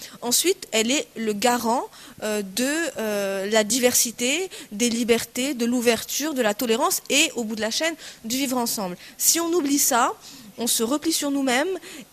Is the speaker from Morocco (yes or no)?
yes; Morocco; je suis une femme, je suis marocaine, je suis française, méditerranéenne, maghrébine, arabe, musulmane